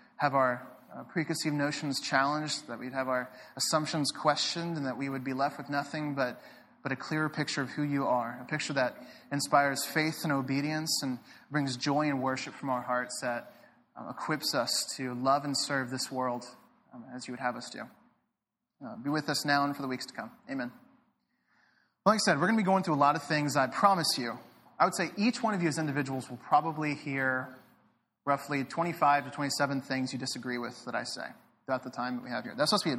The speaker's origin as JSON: {"language": "English", "town": "Dallas", "region": "Texas", "country": "United States", "tie": "born or raised there", "said": "I grew up in Dallas, Texas, a Southern Baptist fundamentalist in the buckle of the Bible Belt."}